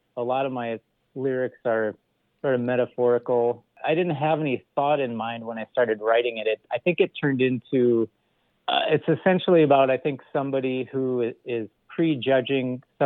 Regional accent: Danville, Illinois, United States; born there; I was born in Danville, Illinois.

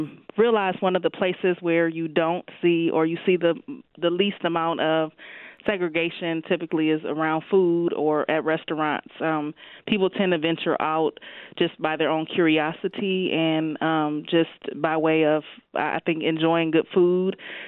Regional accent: Zion, Illinois, United States; I grew up in Zion, Illinois, so it was a much smaller town and smaller community.

